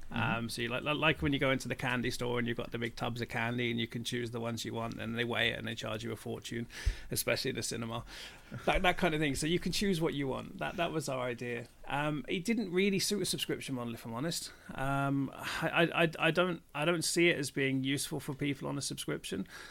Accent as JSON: {"language": "English", "country": "United Kingdom", "said": "Yeah, it's more than likely because a lot of what we buy, as British people, a lot of what we buy is in dollars."}